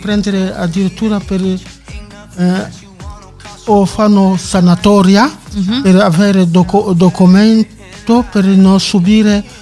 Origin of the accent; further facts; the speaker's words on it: Angola; also born or lived in South Africa; now in Rome, Italy; Io vengo dall'Angola, però di certo ho lasciato Sudafrica nel 1993